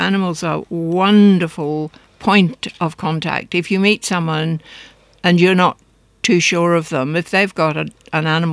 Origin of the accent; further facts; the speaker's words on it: England, United Kingdom; now in Brisbane, Australia; I was very lucky. I grew up in England in the country.